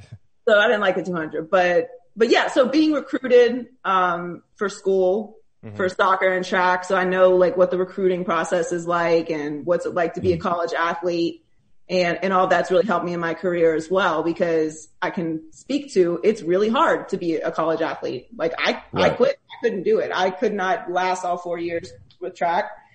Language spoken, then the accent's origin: English; Pittsburgh, Pennsylvania, United States; And growing up in Pittsburgh, really growing up in Pittsburgh, I think played a big part in it because I grew up around women that were big sports fans.